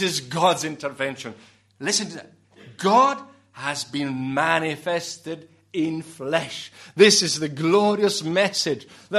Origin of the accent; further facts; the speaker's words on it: Italy; You know, there was a report in our country, in Italy. I come from Italy.